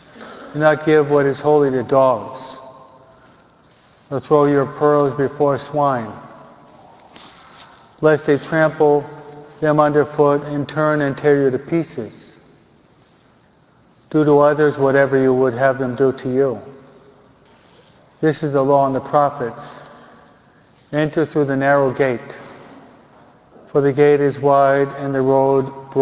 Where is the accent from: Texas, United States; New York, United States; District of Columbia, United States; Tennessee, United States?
New York, United States; You Californians, I'm a New Yorker.